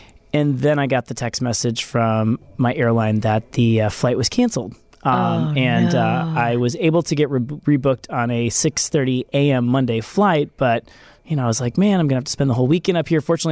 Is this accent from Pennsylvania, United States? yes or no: no; Wisconsin, United States; Yeah, I grew up in Northeast Wisconsin, and, you know, we got our fair shares of good-sized storms.